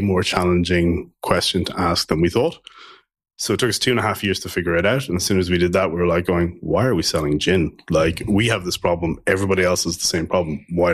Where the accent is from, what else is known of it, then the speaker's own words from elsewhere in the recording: Tullamore, Leinster, Ireland; Yeah, I'm from Tullamore. Born and raised, yeah.